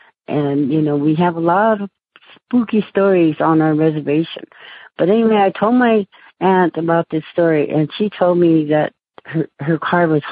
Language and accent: English; United States; I was 17 years old. I lived in the city, and I'm Native American. My aunt took me back to the reservation.